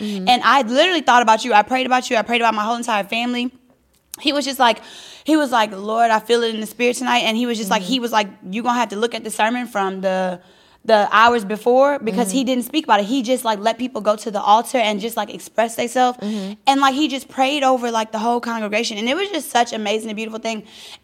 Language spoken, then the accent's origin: English; the South, United States; I'm from the South. We have good home churches.